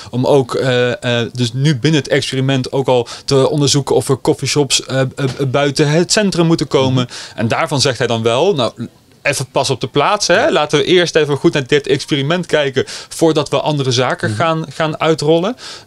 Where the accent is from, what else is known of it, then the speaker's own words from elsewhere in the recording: Nijmegen, Gelderland, Netherlands; Ja, ik ben een echte Nijmegenaar. Ik ben hier geboren, ik ben hier opgegroeid en gebleven.